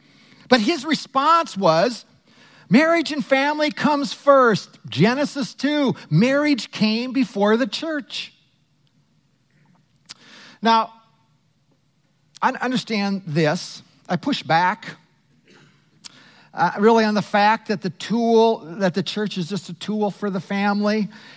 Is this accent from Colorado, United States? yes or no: no; Cokato, Minnesota, United States; When I was growing up in Cokato, Minnesota, I look back and with all the flaws that my parents had